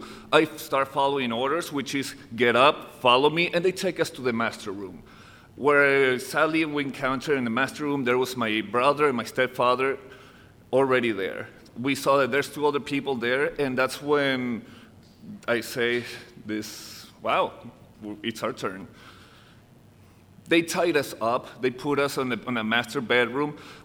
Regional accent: Caracas, Capital District, Venezuela; also born or lived in Maryland, United States; I was raised in Caracas, Venezuela. I was born in Maryland, but Caracas is my hometown. That's a place that I will always consider my home.

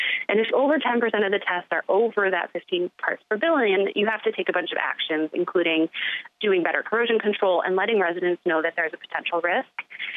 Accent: Lansing, Michigan, United States; I grew up in the Lansing area.

